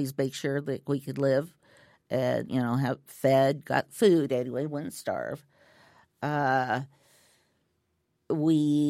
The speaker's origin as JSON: {"language": "English", "town": "Wichita", "region": "Kansas", "country": "United States", "tie": "born or raised there", "also_born_or_lived": "Oklahoma / Florida", "said": "I was born and raised in Wichita, but was away for 22 years, living in Oklahoma and Florida. I moved back around 9/11/2001."}